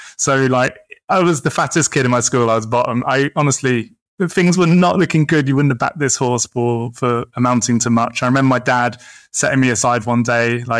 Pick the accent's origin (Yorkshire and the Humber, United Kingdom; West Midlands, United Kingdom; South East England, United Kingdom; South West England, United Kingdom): South East England, United Kingdom; Portsmouth; But no, I grew up in Portsmouth on the south coast of England, and, you know, a nice middle-class family.